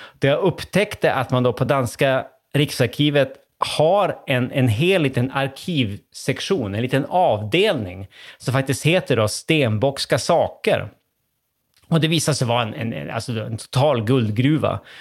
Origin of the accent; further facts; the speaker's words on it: Sweden; jag var svensk gästforskare i Köpenhamn i början av 00-talet